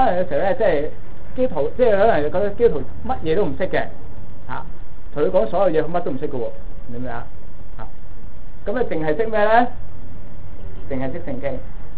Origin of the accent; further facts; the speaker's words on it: Malaysia; 我哋係中國人啦，啱先。我哋馬來西亞喎，啊，馬來西亞啲人都識講廣東話喎，都識㗎。